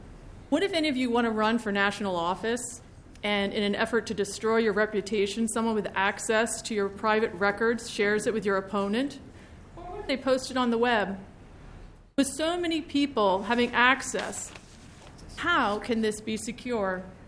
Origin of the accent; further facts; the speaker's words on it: Savage, Minnesota, United States; I'm from Savage.